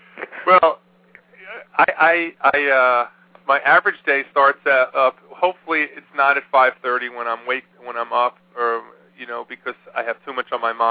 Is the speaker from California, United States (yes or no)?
no; New York, United States; And I was an Islander fan growing up. I grew up on Long Island.